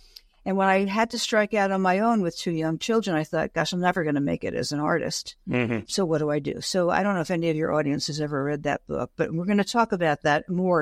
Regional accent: San Francisco, California, United States; I'm from San Francisco, and I opened up the San Francisco Chronicle, which was the only place you could even look for anything.

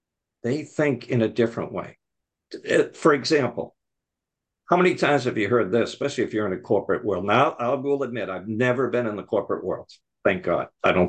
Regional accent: Boston, Massachusetts, United States; I grew up in Boston, okay?

